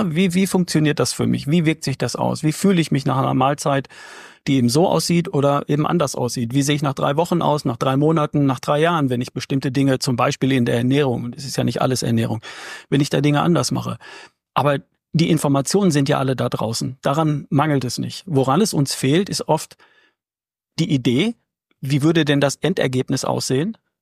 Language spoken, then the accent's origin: German; North Rhine-Westphalia, Germany; Ich komme aus Ostwestfalen, da gibt's Kartoffeln von der Wiege bis zur Bahre.